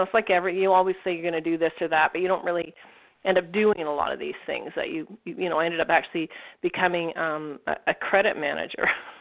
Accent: Toronto, Ontario, Canada; I was born in Toronto, and I've lived within 2 hours of Toronto ever since.

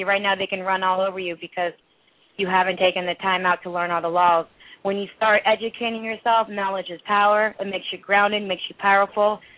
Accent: India; now in United States; You're in America, the only country that has freedom of speech. I'm from India. This is nothing to us.

